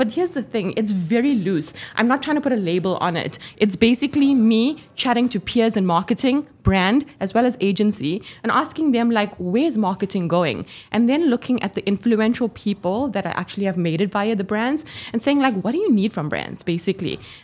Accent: South Africa; I'm from South Africa, proudly African.

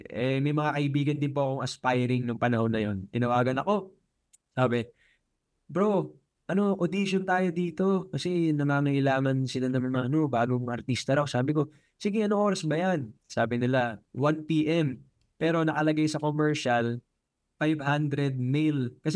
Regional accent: Taytay, Calabarzon, Philippines; now in Cainta, Philippines; Bali sa Taytay po ako lumaki, tapos ngayon sa Cainta Rizal.

